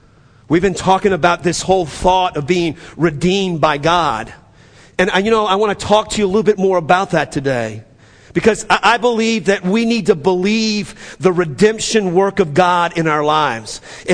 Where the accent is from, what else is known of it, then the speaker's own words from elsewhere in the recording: Metairie, Louisiana, United States; accent: New Orleans; So I'm from Metairie.